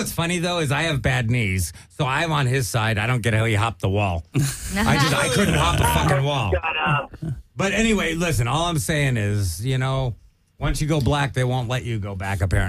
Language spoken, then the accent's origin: English; Pacoima, California, United States; I grew up in Pacoima, but thank you. I didn't know it was so bad.